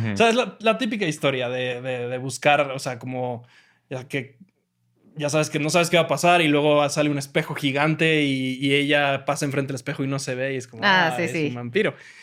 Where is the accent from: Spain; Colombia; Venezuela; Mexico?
Mexico; a las películas que yo he estado expuesto como mexicano